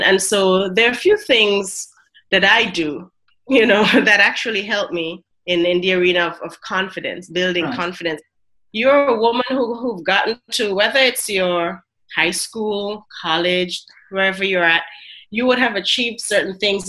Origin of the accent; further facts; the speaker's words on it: Vermont, St. Vincent & Grenadines; moved away as an adult; I lived most of my time in a little community we call Vermont, as opposed to Vermont in the U.S.